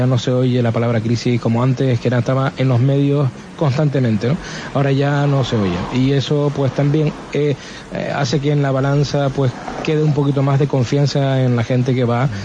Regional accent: Santa Cruz de Tenerife, Canary Islands, Spain; Y bueno, pues yo soy más tinerfeño, más chicharrero no puedo ser.

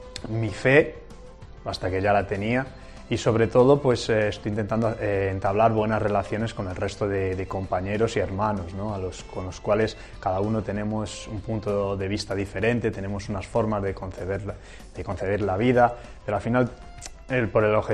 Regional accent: Peñaranda de Bracamonte, Castile and León, Spain; soy de Peñaranda de Bracamonte, tengo 33 años y bueno, este es mi primer año aquí.

